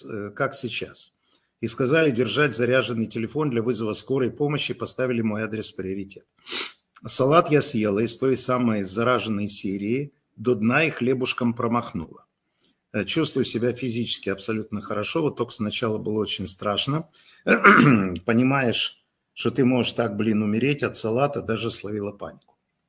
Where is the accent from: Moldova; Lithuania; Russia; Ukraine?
Ukraine; Kyiv; Еще раз, как киевлянин, как человек, который здесь.